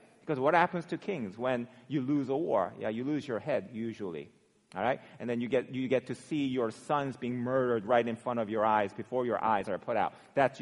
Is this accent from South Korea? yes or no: yes; South Korea; I grew up in South Korea where we had to constantly worry about being invaded by the North Koreans.